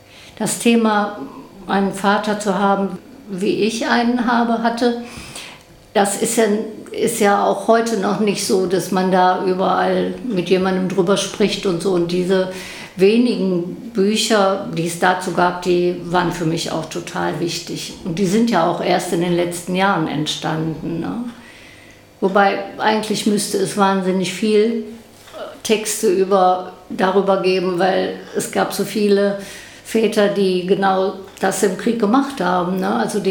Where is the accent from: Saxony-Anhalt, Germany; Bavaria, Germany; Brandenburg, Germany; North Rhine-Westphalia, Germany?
North Rhine-Westphalia, Germany; Da sind wir, als Familie haben wir da gelebt, aber meine beiden Eltern kamen aus der Eifel und sind aber ins Rheinland gezogen.